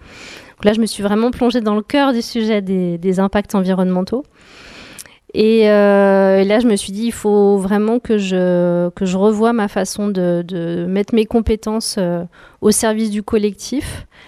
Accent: Lyon, Auvergne-Rhône-Alpes, France; Donc moi, je viens de Lyon

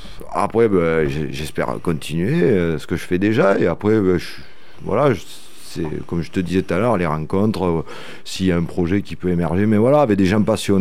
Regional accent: Occitanie, France; Et moi, je surveille la frontière de l'Aveyron, mais depuis le Lot, à Chacamenaclo.

